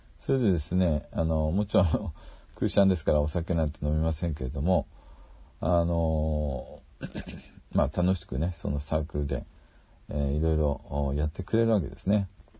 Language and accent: Japanese; Ibaraki, Japan; moved away as an adult; also born or lived in Tokyo; 学生時代に茨城の田舎から田舎の教会で洗礼を受けまして、そして東京の学校に進学するために上京したわけなんですけれども